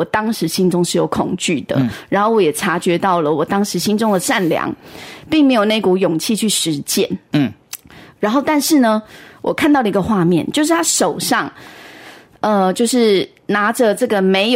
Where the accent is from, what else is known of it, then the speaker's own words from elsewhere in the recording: Taiwan; 所以我想我旁边这位大陆同胞应该也不知道我是台湾人，也不知道我听得懂中文